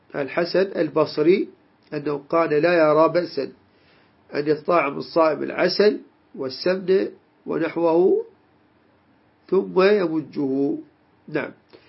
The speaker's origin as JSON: {"language": "Arabic", "country": "Iraq"}